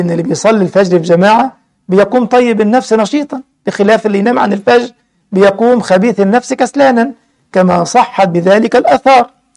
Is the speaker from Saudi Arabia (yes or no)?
no; Egypt; قيمة البيتزا تقريبا 60 جنيه، بلدنا مصر يعني 60 جنيه